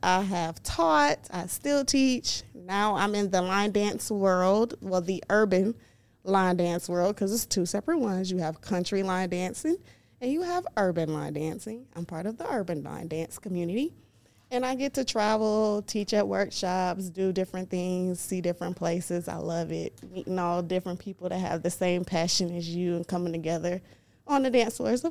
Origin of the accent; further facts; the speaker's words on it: Hopkins, South Carolina, United States; Okay, so I am originally from Hopkins, South Carolina. So if you're down in the Laurie Richland area around LR, Hopkins, Southeast, yeah, that's my stomping grounds.